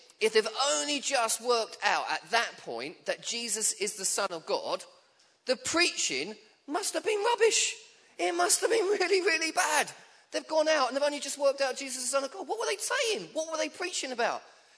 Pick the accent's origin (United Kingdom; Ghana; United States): United Kingdom; Chelmsford, East of England; now in London, United Kingdom; I grew up in Chelmsford, moved to London